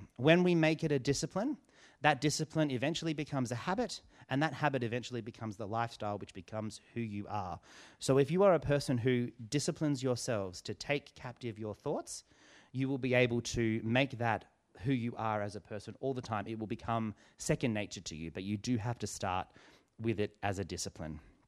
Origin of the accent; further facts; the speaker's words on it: Western Australia, Australia; I am from born and raised in Western Australia, and I recently went over to visit my family after a long time of not being allowed to go.